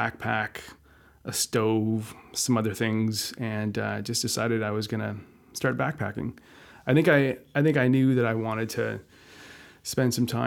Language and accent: English; Vancouver, British Columbia, Canada; Sure. Yeah, I grew up in Vancouver in the False Creek area near Granville Island.